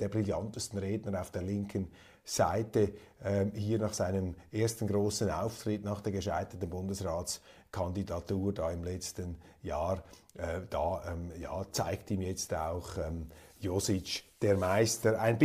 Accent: Kloten, Zurich, Switzerland; der EHC Kloten, der Aufsteiger, also mein Heimteam, ich stamme ja aus Kloten

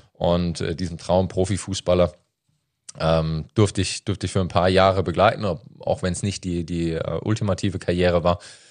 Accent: Odenwald, Germany; Also ich komme aus dem Odenwald

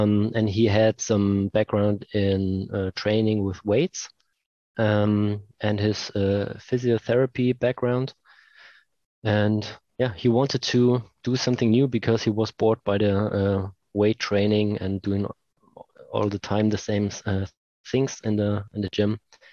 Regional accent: Leipzig, Saxony, Germany; saw that I was from Leipzig too, which is our hometown

